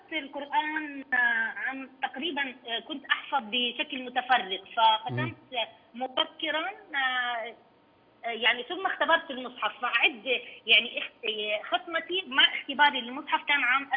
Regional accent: Lebanon; moved away as an adult; now in Medina, Saudi Arabia; ولدت في لبنان وترعرعت فيها إلى أن تخرجت من الثانوية، ثم أكرمني الله تعالى بالمجيء إلى بلد الثاني المملكة العربية السعودية

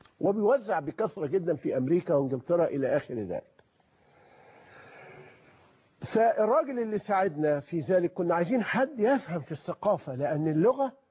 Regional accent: Egypt; احنا عندنا في مصر لما اقول لك خلي الحاجه دي

